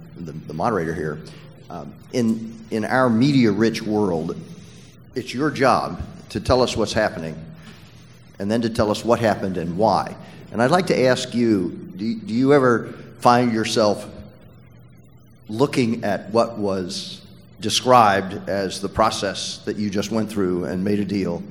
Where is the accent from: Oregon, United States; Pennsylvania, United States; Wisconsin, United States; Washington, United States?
Washington, United States; Seattle; I'm from Seattle.